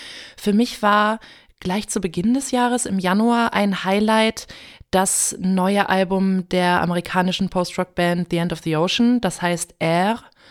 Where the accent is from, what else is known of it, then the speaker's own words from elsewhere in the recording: Kiel, Schleswig-Holstein, Germany; Ja, ich komme aus Kiel